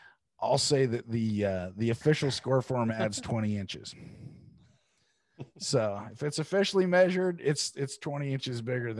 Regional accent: Oregon, United States; You know, I'm from Oregon. I'm a West Coast guy.

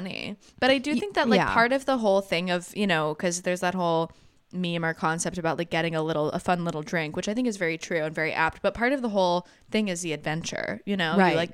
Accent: North Carolina, United States; Obviously, I'm a Mountain Dew kid because I grew up in North Carolina.

